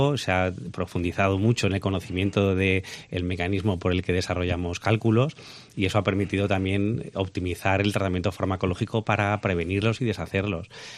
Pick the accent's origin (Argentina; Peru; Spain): Spain; Valencian Community; Yo como valenciano me gustaría poder romper una lanza a favor del agua valenciana